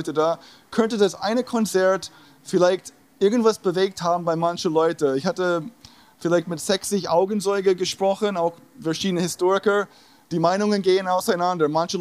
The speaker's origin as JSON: {"language": "German", "region": "Connecticut", "country": "United States", "tie": "born or raised there", "also_born_or_lived": "New York", "second_language": "German", "moved": "as an adult", "lives_now": "Germany", "said": "Ich stamme aus New York und bin in Connecticut aufgewachsen. Ich bin Anfang 89 nach Deutschland gekommen."}